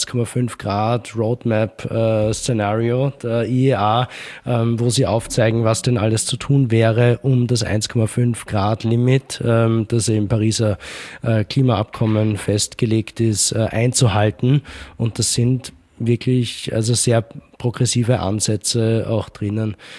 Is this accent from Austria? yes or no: yes; Ebensee, Upper Austria, Austria; Dort, wo ich herkomme, in Ebensee